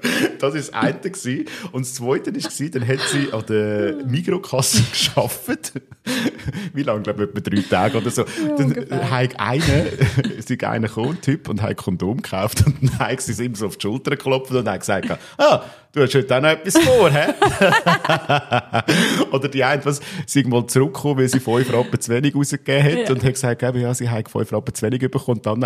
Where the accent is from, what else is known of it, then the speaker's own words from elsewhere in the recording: Aargau, Switzerland; weil ich bin aus dem Fricktal und dort braucht man an gewissen Orten, vor allem in dem Ort, wo ich aufgewachsen bin